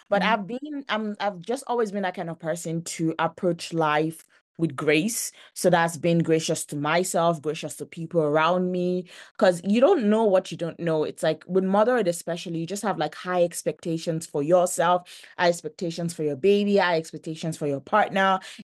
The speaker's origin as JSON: {"language": "English", "country": "Nigeria", "tie": "born or raised there", "also_born_or_lived": "Denver, United States", "moved": "as an adult", "said": "I was born and raised in Nigeria. And when I turned like 19 or 20 years old, I was done with my university education. So I actually moved to the United States. I was living in Denver, Colorado"}